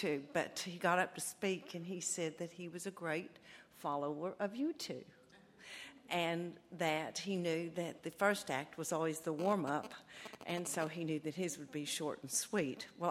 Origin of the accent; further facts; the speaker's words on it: United States; born there; I was born in the States, but I hold dual citizenship, and my travels have been varied and broad.